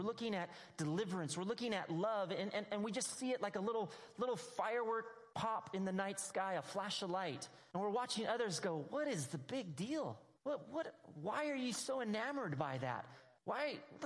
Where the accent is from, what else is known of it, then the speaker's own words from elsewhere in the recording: Anaheim, California, United States; So when I was a little kid, I grew up in California. I grew up on the outskirts of Anaheim, California, and we lived up in the foothills.